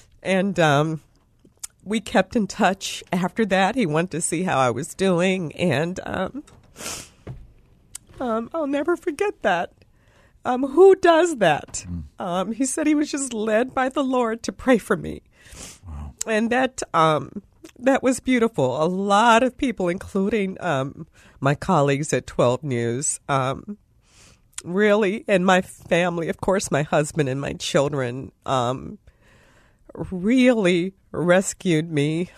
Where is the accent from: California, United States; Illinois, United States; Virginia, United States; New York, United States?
Illinois, United States; East St. Louis; That's my hometown.